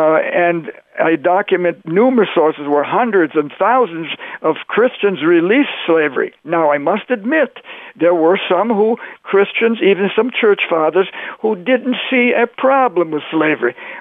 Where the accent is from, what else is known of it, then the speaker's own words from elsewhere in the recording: Canada; I grew up in Canada, so I had never read Uncle Tom's Cabin.